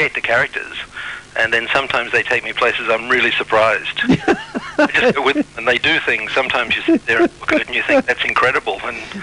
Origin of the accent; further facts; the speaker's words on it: Melbourne, Victoria, Australia; I grew up in Melbourne. I'm from Melbourne originally.